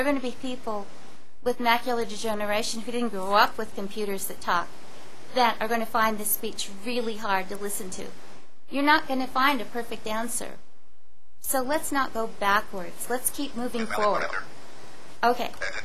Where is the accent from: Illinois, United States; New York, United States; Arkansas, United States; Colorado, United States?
Colorado, United States; Colorado Springs; I'm from Colorado Springs.